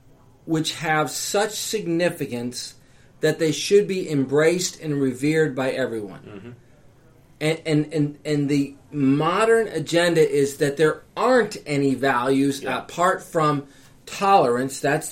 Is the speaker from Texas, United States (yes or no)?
yes; Texas, United States; know, I'm from the great state of Texas.